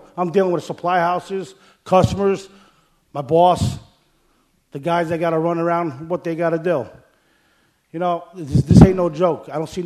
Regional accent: Stamford, Connecticut, United States; That's what people do if you're a Stamford native. I was born in Stamford Hospital. My father worked here in 1952 to 1975 and retired. I've been here all my life, going to school here and all that.

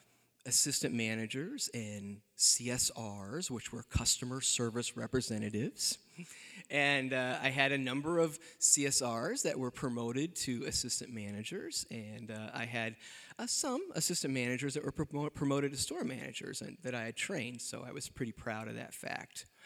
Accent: Decatur, United States; I even came back for a time to the Blockbuster of my hometown of Decatur.

